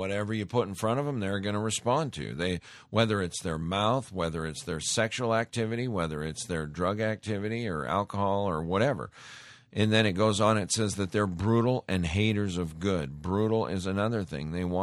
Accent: Montana, United States; you just don't see that good old down-home respectful behavior that I grew up around in Montana, and I miss it.

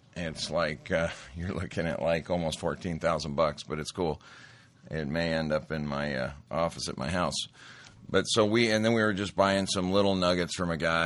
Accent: Montana, United States; I remember growing up in Montana, and you could have jobs as long as you wanted, picking rock on farms

